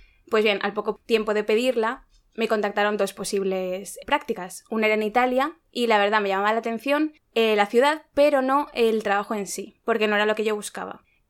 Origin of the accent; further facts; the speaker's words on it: Madrid, Community of Madrid, Spain; conocer gente y lugares súper diferentes pues a de donde yo soy, a Madrid